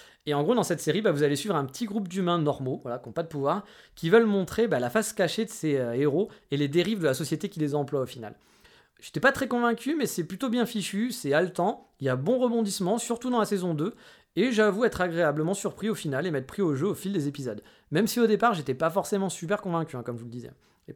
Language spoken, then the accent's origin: French; France; bah ouais, on est français, hein